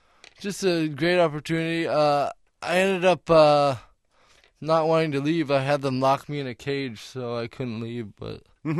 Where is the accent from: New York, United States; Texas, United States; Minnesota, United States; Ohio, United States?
Minnesota, United States; St. Paul; also born or lived in Cameroon; now in Denver, United States; I grew up in St. Paul, Minnesota, and I've been living in Denver for about 5 years now.